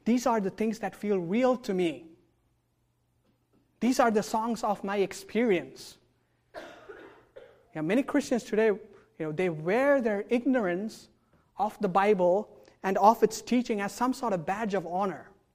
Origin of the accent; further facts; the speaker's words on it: India; Now, I grew up in India